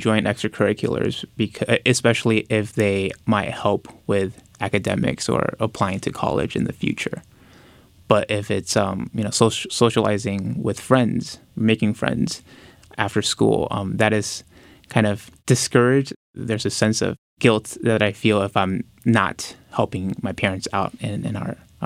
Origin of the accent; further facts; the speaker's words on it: San Jose, California, United States; also born or lived in Taipei, Taiwan; And then afterwards, my parents took me back to California, and I spent the rest of my childhood in San Jose. Yeah, so that was from the ages of 8 to the end of high school